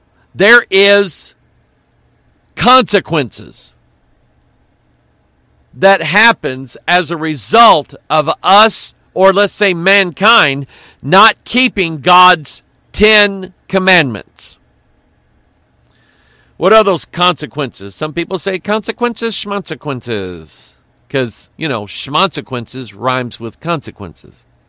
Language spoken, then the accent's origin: English; United States; I love being an American. I love America.